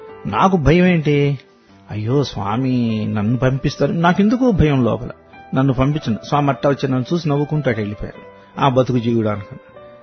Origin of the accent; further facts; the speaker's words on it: Bapatla, Andhra Pradesh, India; we are going to Bapatla మా native place